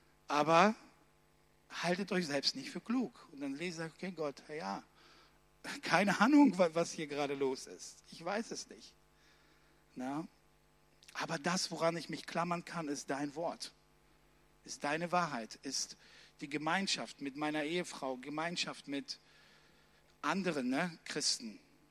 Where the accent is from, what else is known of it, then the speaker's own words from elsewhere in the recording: Germany; weil wir als Deutsche, wir haben ja den Widerstand